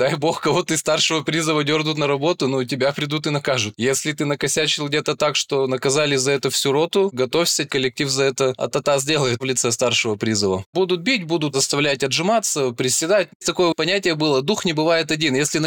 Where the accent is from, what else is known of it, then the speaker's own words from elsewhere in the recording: Perm, Perm Krai, Russia; В 2009 году я из Перми призвался в армию